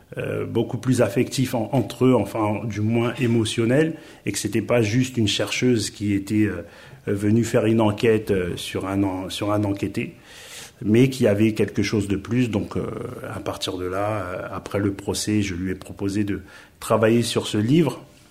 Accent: Villiers-le-Bel, Île-de-France, France; Moi j'ai grandi à Villiers-le-Bel, pour ceux qui connaissent, c'est une ville de banlieue de région parisienne.

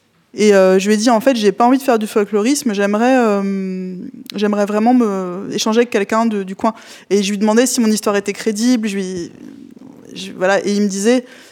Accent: Annecy-le-Vieux, Auvergne-Rhône-Alpes, France; also born or lived in Juvisy; Je suis née dans le 91, donc dans le béton. À Juvisy. Mais par contre, j'ai grandi en Haute-Savoie. J'ai grandi à Annecy-le-Vieux.

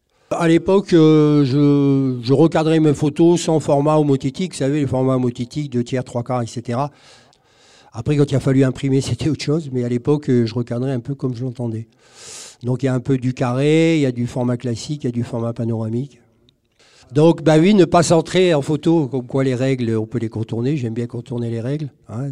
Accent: Hauts-de-France, France; moved away; Plage du Nord, je suis parti du Nord sans forcément retourner très très longtemps. Je ne suis pas retourné souvent, je veux dire. Et 20 ans, 25 ans après, j'ai retrouvé mon pays

